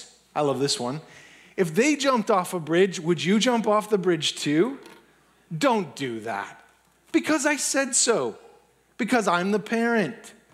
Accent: Littleton, Colorado, United States; I was growing up in Littleton. That is my hometown.

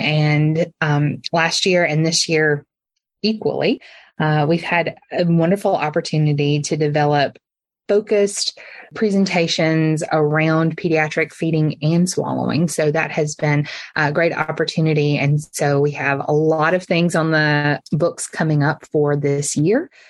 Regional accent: Alabama, United States; And since I am from Alabama originally, we decided to try for it.

